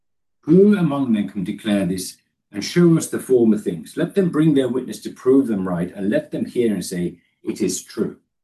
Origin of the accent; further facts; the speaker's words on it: Finland; also born or lived in Kenya; So where I grew up in Finland, and it's still the case often, babies don't get a name at all until they're baptized.